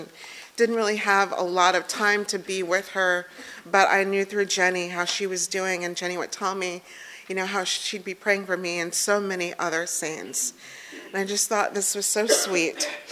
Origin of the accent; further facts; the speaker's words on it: New York, United States; moved away; I didn't even know how to drive when I moved here. And because I grew up in New York.